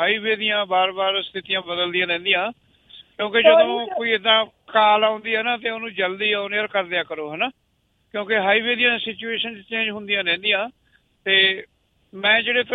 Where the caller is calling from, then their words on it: Texas, United States; ਮੈਂ ਅਮਰੀਕਾ ਦੇ ਵਿੱਚ ਟੈਕਸਸ ਦੇ ਵਿੱਚ ਤੁਹਾਡਾ ਪ੍ਰੋਗਰਾਮ ਸੁਣ ਰਿਹਾ ਸੀਗਾ